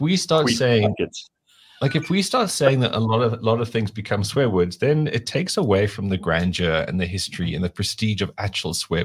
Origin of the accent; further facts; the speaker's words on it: Cape Town, Western Cape, South Africa; I grew up in Cape Town.